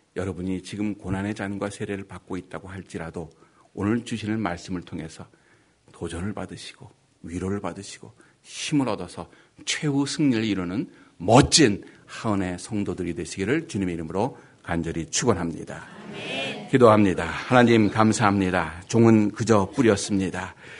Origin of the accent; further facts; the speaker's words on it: Seoul, South Korea; 제가 서울 출신입니다. 뭐, 대단한 거 아니에요. 서울에서 낳는데 말이에요.